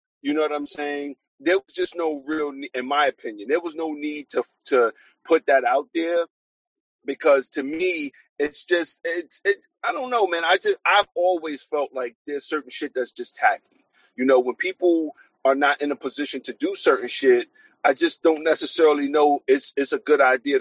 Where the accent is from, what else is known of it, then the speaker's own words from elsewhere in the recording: Brooklyn, New York, United States; I I'm from Brooklyn, man.